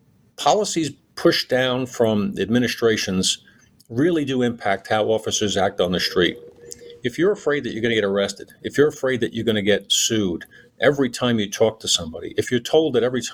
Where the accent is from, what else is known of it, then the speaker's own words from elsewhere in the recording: Queens, New York, United States; I mean, I grew up in Queens and I ultimately had to move out to get a house.